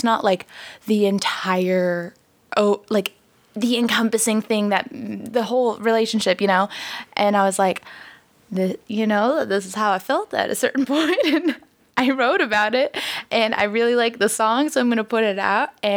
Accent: Sacramento, California, United States; now in Los Angeles, United States; So I grew up outside of Sacramento, and then I went to school in Miami, which is like a very random, like, zigzag.

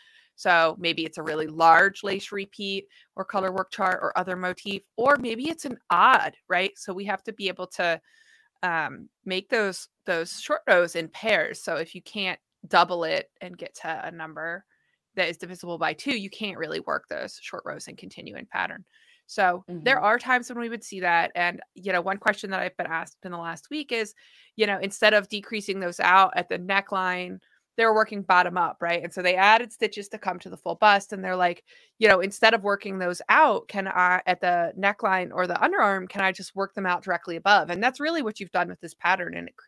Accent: Pittsburgh, Pennsylvania, United States; So we're gonna do some knitting together here in my hometown.

